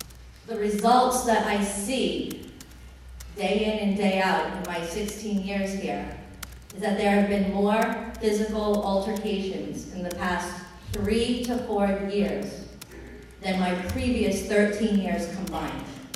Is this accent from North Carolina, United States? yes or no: no; Bristol, Rhode Island, United States; I have strong ties to this community. I grew up in Bristol and Warren. All my family still lives here.